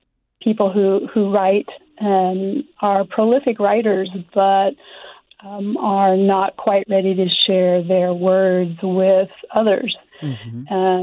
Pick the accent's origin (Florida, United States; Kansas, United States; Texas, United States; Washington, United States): Kansas, United States; Wichita; I grew up in Wichita, Kansas.